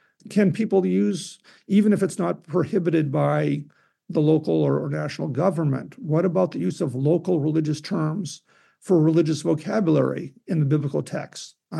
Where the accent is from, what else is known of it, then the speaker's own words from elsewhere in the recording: United States; Although I'm an American and have spent a lot of time thinking and talking about English translations